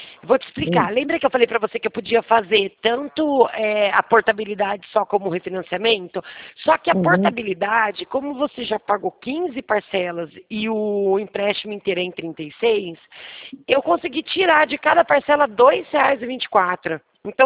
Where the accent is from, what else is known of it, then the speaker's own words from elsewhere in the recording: Rio Claro, São Paulo, Brazil; Não, eu sou de Rio Claro